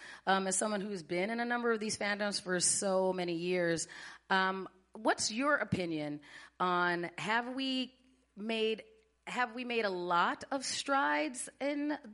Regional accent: Arizona, United States; now in Minnesota, United States; because I grew up in Arizona, so I think that that was part of that mechanism. But then when I moved to Minnesota

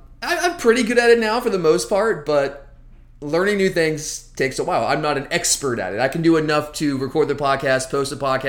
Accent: Georgia, United States; I grew up in the suburbs, so I can't really be a country boy

